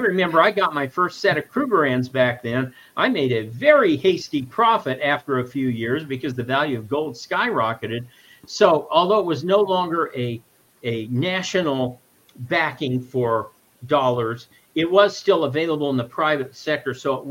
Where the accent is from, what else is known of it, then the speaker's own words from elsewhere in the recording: Ohio, United States; moved away as an adult; now in Arizona, United States; I came from Ohio. When I started at the University of Dayton in 1985, there was an S-curve around Dayton that was under construction.